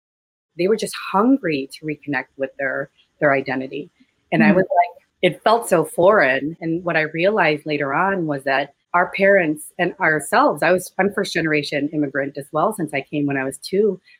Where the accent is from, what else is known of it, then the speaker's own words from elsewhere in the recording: Chicago, Illinois, United States; I grew up in Chicago, like right in the heart of the city. I just moved out actually to the suburbs when I was an adult.